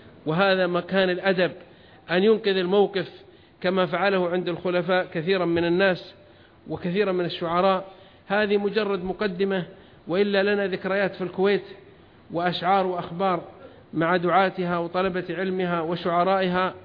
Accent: Saudi Arabia; وإذا حصل عندنا في السعودية وحضر

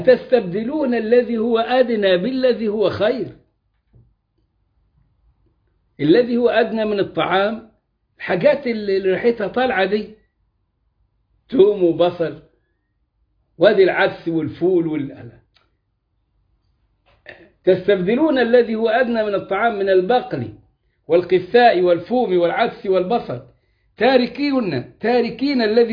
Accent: Egypt; اللي هي بلدنا مصر

